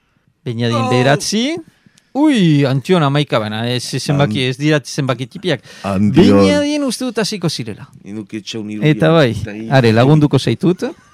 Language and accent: Basque; Basque Country, Spain; born there; Sortzez bizkaitaja. Sortzez baiuna. Baiuna.